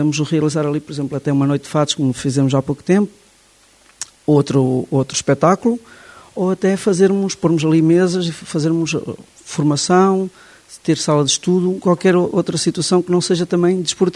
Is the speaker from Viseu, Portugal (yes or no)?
no; Valega, Aveiro, Portugal; sou de Valga, sou professor primário